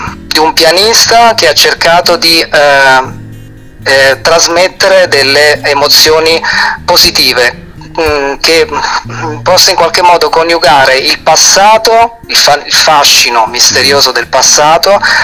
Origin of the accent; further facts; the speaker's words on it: Campania, Italy; alla mia terra di origine, che è la Campania